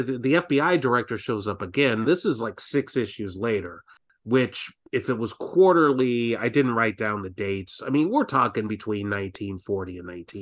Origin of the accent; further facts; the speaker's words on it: Ohio, United States; is someone born and raised in Ohio before escaping.